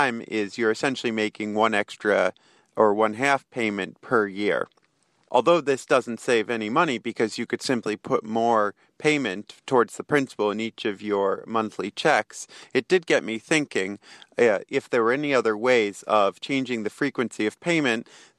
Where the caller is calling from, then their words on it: Ann Arbor, Michigan, United States; I'm calling from Ann Arbor, Michigan, and I'm calling with a mortgage question.